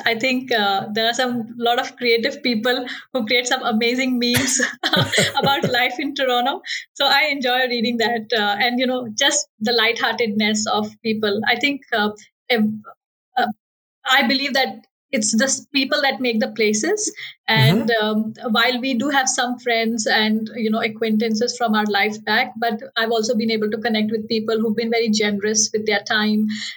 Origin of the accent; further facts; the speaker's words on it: India; now in Canada; Like I come from India. I mean, both of us come from India, which is a big country in itself.